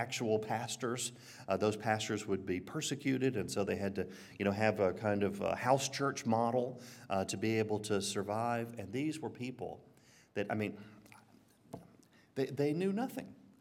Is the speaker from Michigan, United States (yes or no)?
no; Alabama, United States; I grew up on the Pleasant Grove, Midfield, Jasper side of town.